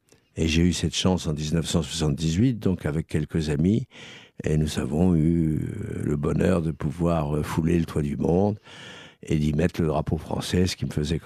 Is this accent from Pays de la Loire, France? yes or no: no; Grenoble, Auvergne-Rhône-Alpes, France; j'ai passé mon enfance à Grenoble, où mon père était magistrat. C'est donc le Dauphiné.